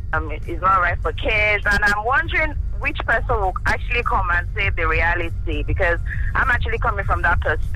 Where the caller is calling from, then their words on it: Lagos, Nigeria; I'm calling from Third Mainland Bridge.